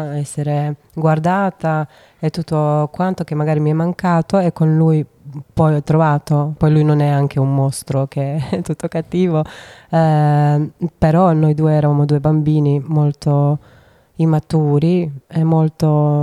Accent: Dubrovnik, Dubrovnik-Neretva County, Croatia; Italian is a second language; now in Italy; Io sono dalla Croazia, da Dubrovnik, sud.

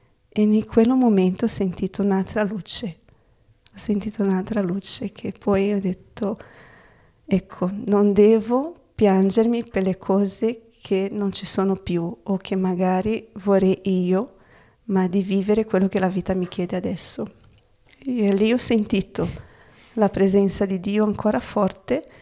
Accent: Brazil; Italian is a second language; now in Italy; in Bahia, il mio desiderio era andare lì, almeno sei un po' più lontana da casa, però sono nella mia terra, no?

